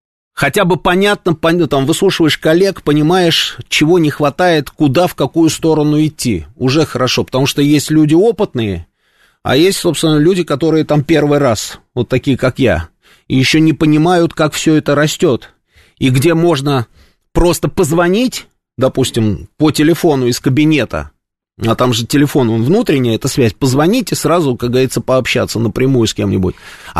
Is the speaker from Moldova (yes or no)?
yes; Transnistria, Moldova; Я из Приднестровья